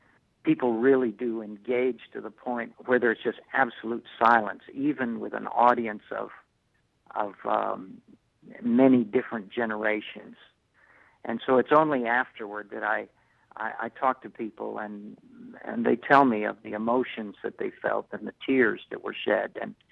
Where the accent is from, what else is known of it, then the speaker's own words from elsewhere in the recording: Mexico City, Mexico; I grew up in Mexico City.